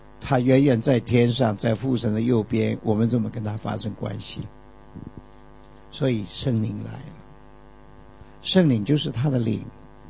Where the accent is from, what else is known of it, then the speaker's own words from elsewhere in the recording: China; 这个师父在我们中国人观念当中啊，都是什么都懂的